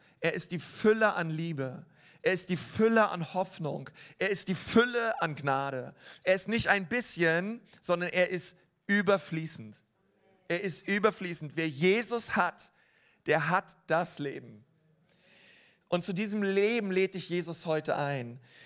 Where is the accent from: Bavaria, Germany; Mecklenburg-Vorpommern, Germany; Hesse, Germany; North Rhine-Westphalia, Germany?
Bavaria, Germany; Nuremberg; Ich komme ja aus Nürnberg, auch von unserer Ecclesia Church.